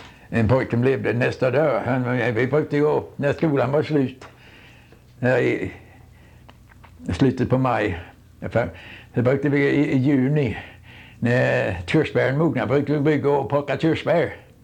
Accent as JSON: {"language": "Swedish", "country": "Sweden", "moved": "yes", "said": "Och när jag kom ifrån Sverige i 58, jag tog tåget och det gick samma väg."}